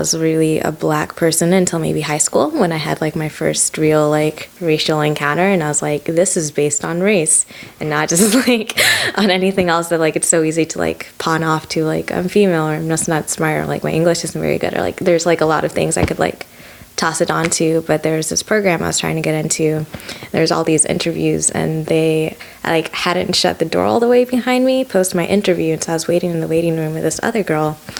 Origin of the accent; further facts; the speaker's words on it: Kenya; born there; moved away; I was born in Kenya